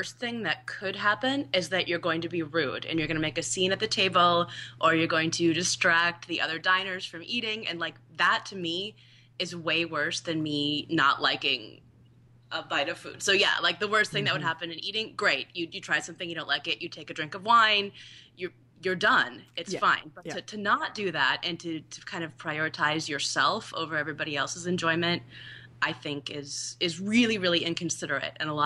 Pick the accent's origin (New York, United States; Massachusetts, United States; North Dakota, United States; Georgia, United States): North Dakota, United States; but I'm from North Dakota, and that's a landlocked state.